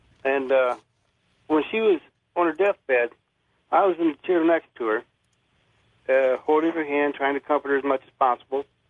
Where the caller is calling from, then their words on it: Fort Wayne, Indiana, United States; Fort Wayne, Indiana.